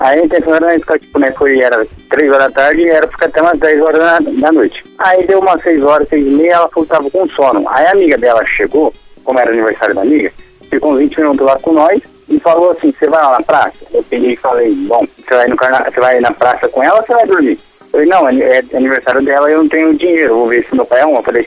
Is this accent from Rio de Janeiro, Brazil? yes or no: no; Jaboticabal, São Paulo, Brazil; Sou de Jaboticabal e tenho 25 anos.